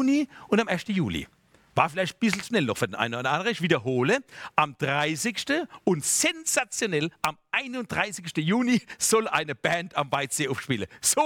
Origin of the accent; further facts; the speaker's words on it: Weinheim, Baden-Württemberg, Germany; Und jetzt kam mir doch tatsächlich meine Heimatstadt, also eine Frau aus der Verwaltung, sagt der Name jetzt nicht, die kam mir zuvor.